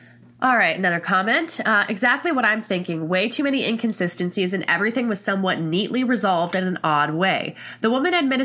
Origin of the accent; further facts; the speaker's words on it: Denver, Colorado, United States; I live in Colorado, grew up right by DIA.